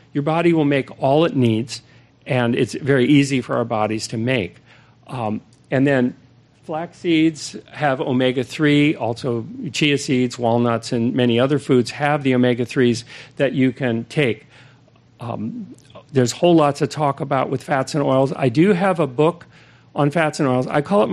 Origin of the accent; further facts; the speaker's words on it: San Francisco, California, United States; I was raised in San Francisco, so I know if you live here, your sun exposure is minimal. Fog exposure is maximal.